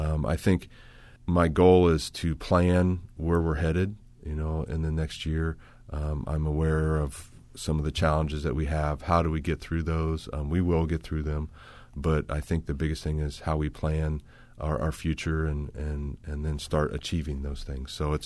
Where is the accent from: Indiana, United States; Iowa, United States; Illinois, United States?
Illinois, United States; Macomb; Growing up, I'm from Macomb originally. Growing up, I probably never imagined I would come back here.